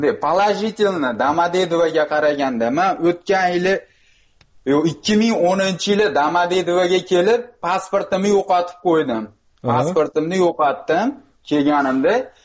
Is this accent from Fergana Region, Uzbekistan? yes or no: yes; Fergana, Fergana Region, Uzbekistan; now in Moscow, Russia; Farg'onadanman.